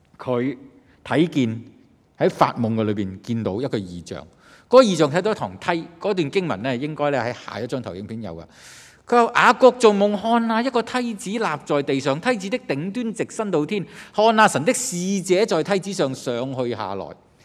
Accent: China; 咁讀完之後，我都好有心，好想服侍我哋中國人嘅方面嘅需要。咁我翻嚟香港，一家咁翻嚟。

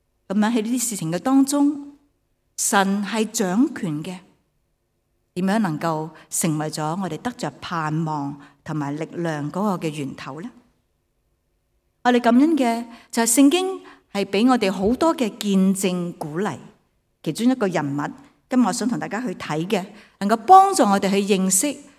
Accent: Hong Kong; 虽然我们香港人好像又不是跟我们有直接关系，但大家都挺关注，是吧？

